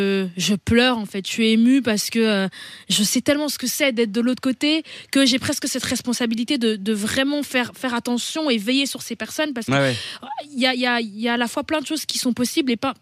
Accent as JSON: {"language": "French", "town": "Denderleeuw", "region": "Flanders", "country": "Belgium", "tie": "born or raised there", "also_born_or_lived": "Brussels", "said": "Non, je suis née à Bruxelles, mais j'ai grandi à Denderleux."}